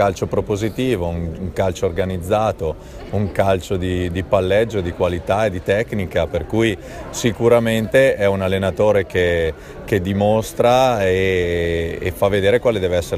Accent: Bergamo, Lombardy, Italy; Io poi tra l'altro sono pure bergamasco

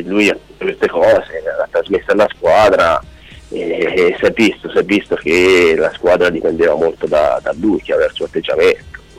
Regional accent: Pisa, Tuscany, Italy; l'ho seguita molto da vicino essendo pisano e abitando qui a Pisa

